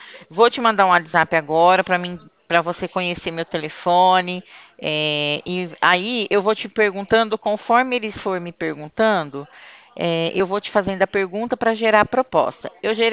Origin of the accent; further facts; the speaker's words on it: Ribeirão Preto, São Paulo, Brazil; Eu sou de Ribeirão Preto.